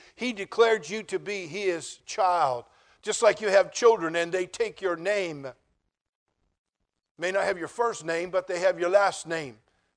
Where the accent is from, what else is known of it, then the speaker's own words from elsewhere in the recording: United States; Because I'm an American.